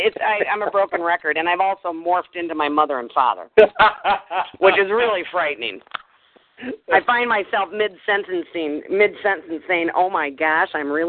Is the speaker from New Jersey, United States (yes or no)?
no; Redford Township, Michigan, United States; And I grew up in Redford Township.